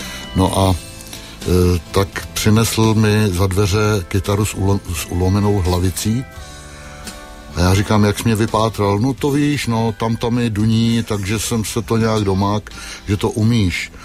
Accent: West Bohemia, Czechia; now in Kladno, Czech Republic; já jsem v podstatě Západočech, i když dneska už vlastně jsem Středočech, protože tady žiju díl, než jsem žil na západě Čech.

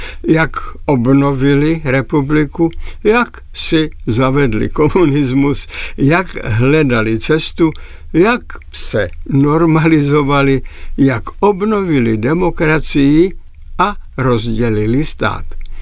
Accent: Opočno, Hradec Králové Region, Czechia; jak u nás v Opočně, kde se od útlého dětství cítím doma

